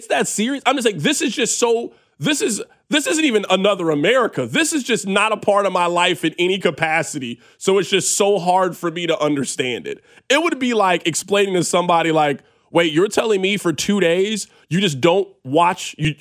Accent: Missouri, United States; Someone said … how are you born and raised in the Midwest and don't know hunting at all? Bro, I grew up on 75th and Troost.

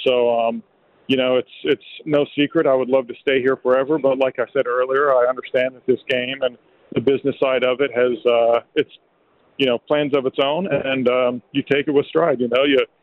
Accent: Pennsylvania, United States; Growing up in Pennsylvania is a little more country. You know, I'm not a big city boy.

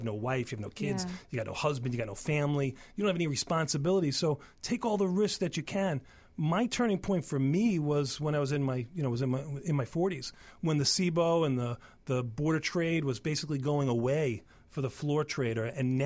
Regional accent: Brooklyn, New York, United States; I grew up in Bensonhurst, Brooklyn, broken

